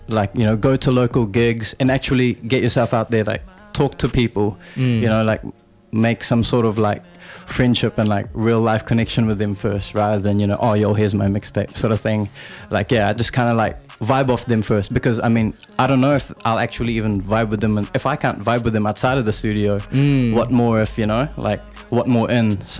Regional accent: Philippines; now in New Zealand; especially, you know, as like a Filipino artist, I guess it's not too mainstream to see us, especially in New Zealand

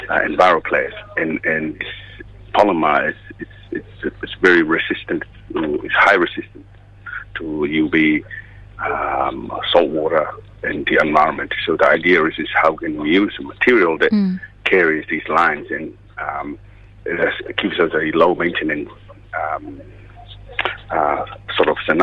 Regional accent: Tonga; I grew up in Tonga, and there's a lot of building that goes up in terms of clashing between the tradition and the new type of work.

